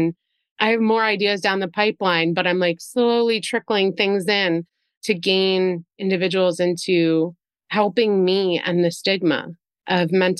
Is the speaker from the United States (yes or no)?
yes; Pennsylvania, United States; even going back to my hometown of Schuylkill County.